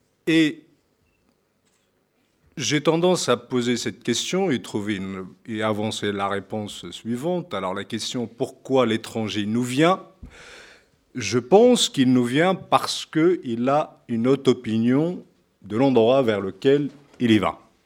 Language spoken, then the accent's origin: French; Tunisia; moved away as an adult; now in Paris, France; Donc, sachant qu'en Tunisie, nous sommes plutôt des Romains plutôt que Grecs, donc je n'avais pas la possibilité de poursuivre des études hellénistiques en Tunisie. Et du coup, voilà, j'ai décidé de venir à Paris